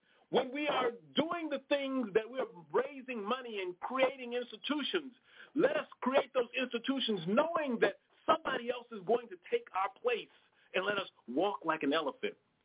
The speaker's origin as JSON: {"language": "English", "town": "Los Angeles", "region": "California", "country": "United States", "tie": "born or raised there", "said": "I mean, I said I grew up in South Central Los Angeles. The folks who I know who I grew up with, I went to L.A. High School. I wasn't in the suburbs somewhere."}